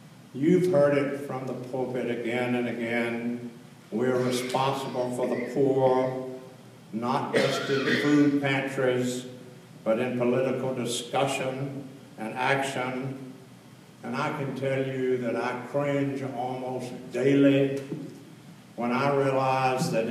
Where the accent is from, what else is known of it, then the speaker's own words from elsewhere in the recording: Georgia, United States; I was a kid from Southeast Georgia, and I was also a learning disabled child